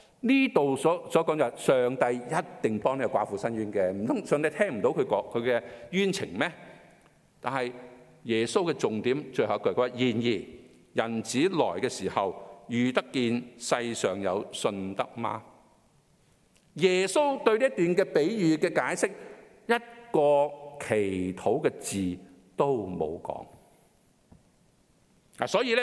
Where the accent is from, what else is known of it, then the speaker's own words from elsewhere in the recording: China; 我哋中國人講就係和尚撐啊